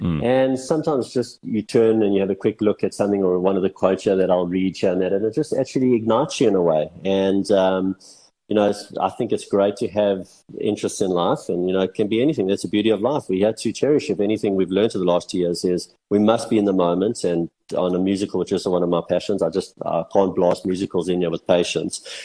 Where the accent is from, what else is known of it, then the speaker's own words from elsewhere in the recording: South Africa; That's, I would say, my national side, even though I'm South African.